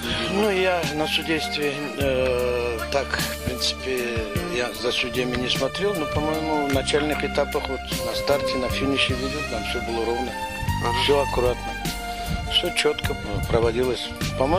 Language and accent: Russian; Dagestan, Russia; я из Дагестана